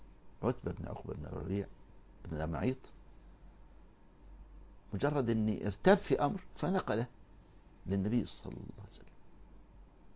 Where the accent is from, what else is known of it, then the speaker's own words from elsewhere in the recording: Egypt; عندنا في مصر